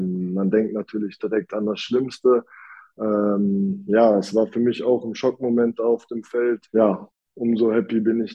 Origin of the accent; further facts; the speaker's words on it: Hagen, North Rhine-Westphalia, Germany; Ich meine, ich komme aus Hagen, war nie wirklich weiter weg als 30 Minuten, war immer in der Region NRW